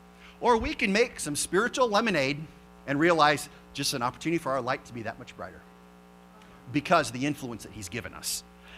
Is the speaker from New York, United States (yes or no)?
no; Iowa, United States; I grew up in Iowa and they use shotgun to shoot deer